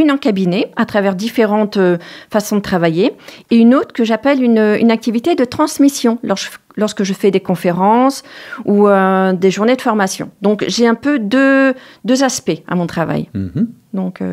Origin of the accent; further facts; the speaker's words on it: Paris, Île-de-France, France; je suis parisienne. Voilà, donc je suis née à Paris.